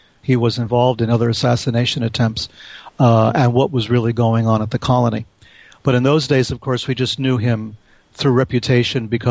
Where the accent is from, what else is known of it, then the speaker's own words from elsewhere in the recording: New York, United States; I was living in New York City. Of course, I'm from New York, and I lived a lot of places.